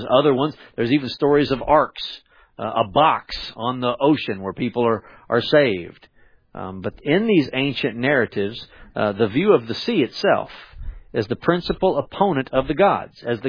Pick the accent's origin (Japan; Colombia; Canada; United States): United States; Conroe, Texas; I grew up in Conroe. It was a young boy. I knew his family. His mom and dad went to our church, First Baptist Church of Conroe in Texas, just north of Houston here.